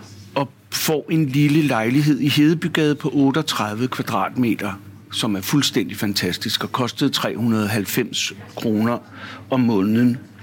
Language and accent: Danish; Amager, Capital Region of Denmark, Denmark; also born or lived in Christianshavn; Jeg var 18 år. Jeg er født på Christianshavn og har boet der. Og så flyttede vi lidt længere ud på Amager, der ved Holmbladsgade. Og så jeg kommer fra Amager